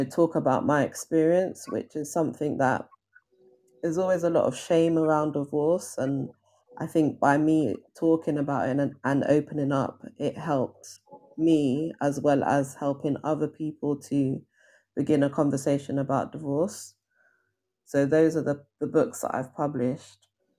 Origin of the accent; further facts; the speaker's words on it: London, United Kingdom; So I'm from London in the UK, so specifically West London. I was born and bred here, and I've lived here all my life.